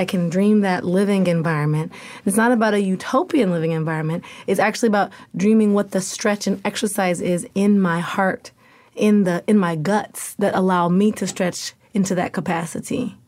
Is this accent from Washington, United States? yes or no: no; Portland, Oregon, United States; I know I'm from Portland, Oregon.